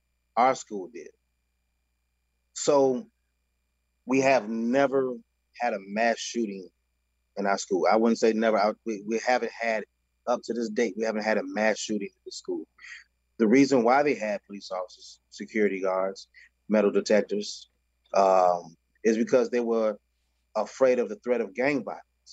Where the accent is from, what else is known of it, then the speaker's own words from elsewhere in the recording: Maywood, Illinois, United States; I grew up in Maywood, Illinois. I went to Proviso East High School.